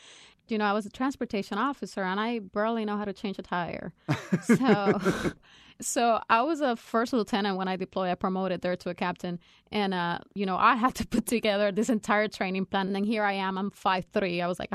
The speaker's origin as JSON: {"language": "English", "country": "Puerto Rico", "tie": "born there", "said": "a Hispanic female in the Army and here in the States, you know, my perspective as a Latino, because I was born in Puerto Rico."}